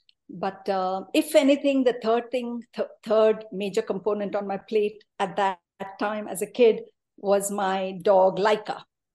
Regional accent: Mumbai, Maharashtra, India; English is a second language; I grew up in Mumbai, in a suburb called Ghatkopar. That's where my parents, Amma and Papa, you know, started their life. So that's where I was. I did up to my ninth standard, I was there.

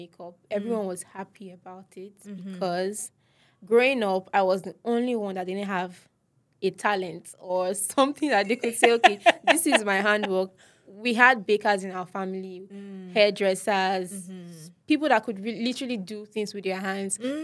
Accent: Warri, Delta, Nigeria; Yeah, so I'm originally from Delta State.

